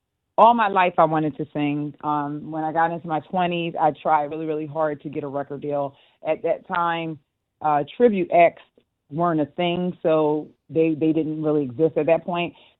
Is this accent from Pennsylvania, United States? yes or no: yes; Philadelphia, Pennsylvania, United States; I'm from Philly, so yes.